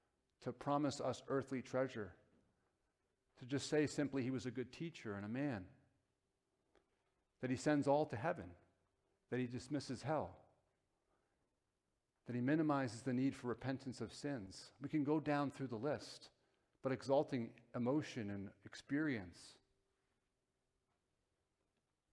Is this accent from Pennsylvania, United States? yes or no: no; New Jersey, United States; The pastor that I grew up with in Northern Jersey here in Bergen County, that's, some people don't think that's North Jersey